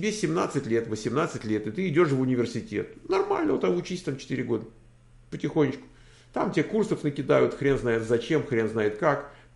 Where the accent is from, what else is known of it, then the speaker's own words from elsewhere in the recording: Belarus; Сам я из Беларуси, а он из Калифорнии.